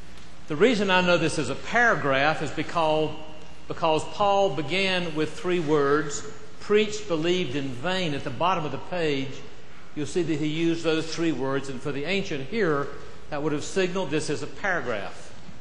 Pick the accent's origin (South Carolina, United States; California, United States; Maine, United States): South Carolina, United States; Charleston; See, I'm from Charles, South Carolina, the home